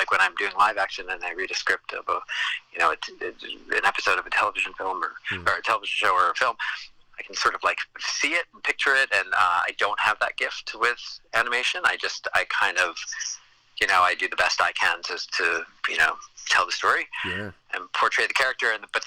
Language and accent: English; New York, United States; I grew up in New York, mm-hmm, and my mom and I would go into the city and see shows.